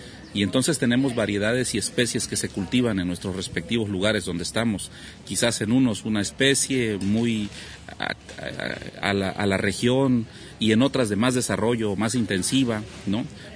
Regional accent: Mexico; soy de México

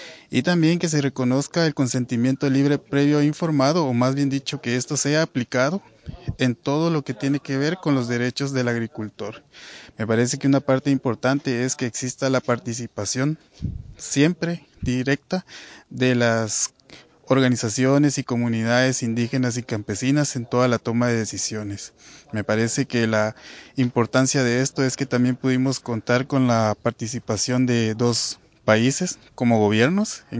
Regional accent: Guatemala; soy miembro de MAELA, Movimiento Agroecológico de América Latina y el Caribe. Vengo de Guatemala, de una organización indígena y campesina

